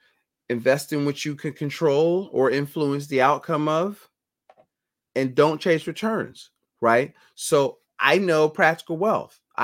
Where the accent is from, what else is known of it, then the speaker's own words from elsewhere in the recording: Philadelphia, Pennsylvania, United States; I'm from Philadelphia, right?